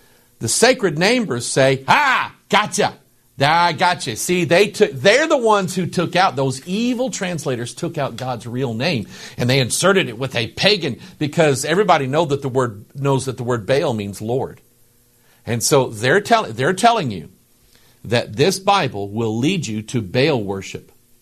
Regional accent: United States; I'm a Gentile. I was raised in America. I speak redneck, okay, and a few other little American dialects.

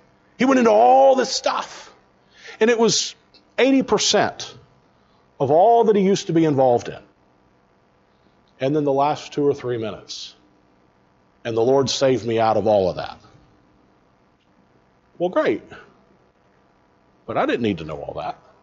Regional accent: Pell City, Alabama, United States; I grew up in Alabama, just this side of Birmingham on I-20, a little town called Pell City, Alabama.

